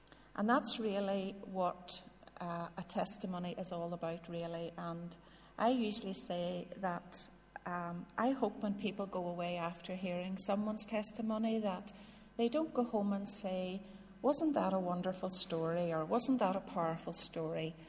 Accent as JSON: {"language": "English", "town": "Castlederg", "region": "Northern Ireland", "country": "United Kingdom", "tie": "born or raised there", "said": "I grew up in Castledurg in County Tyrone. I was born into a family of four children."}